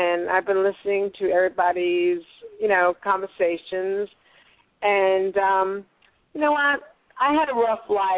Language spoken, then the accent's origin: English; New York, United States; Oh, you got that right, from New York.